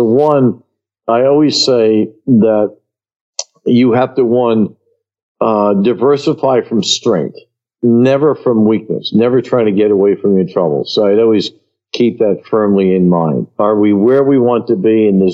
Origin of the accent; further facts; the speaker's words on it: Queens, New York, United States; born there; And I was born in Queens, but I'd never actually driven in the neighborhoods of Staten Island.